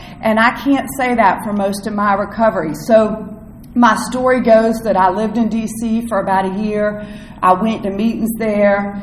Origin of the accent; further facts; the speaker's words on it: North Carolina, United States; But I'm from North Carolina, if you can't tell from my accent.